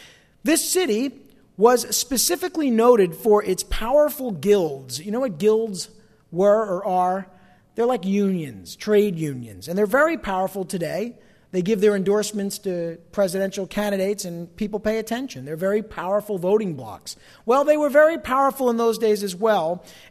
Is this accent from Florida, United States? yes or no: no; New Jersey, United States; accent: New Jersey; like my New Jersey accent getting the best of me there.